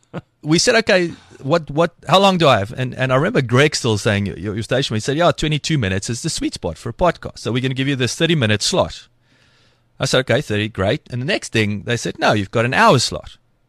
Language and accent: English; Welkom, Free State, South Africa; I grew up in Welkom, learned to fight there.